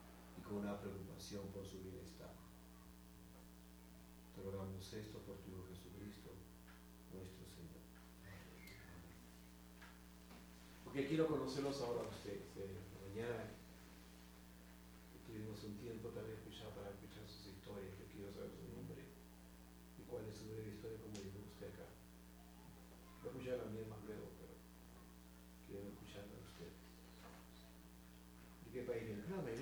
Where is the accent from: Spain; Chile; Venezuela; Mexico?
Mexico; Jalisco; moved away as an adult; now in United States; soy originario de California, Jalisco, México. Tengo radicado ya aquí en Estados Unidos, pero vine a 68